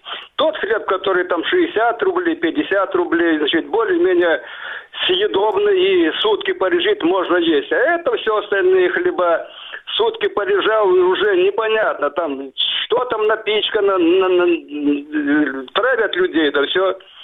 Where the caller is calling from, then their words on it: Crimea, Ukraine; Доброе утро, да я с Крыма.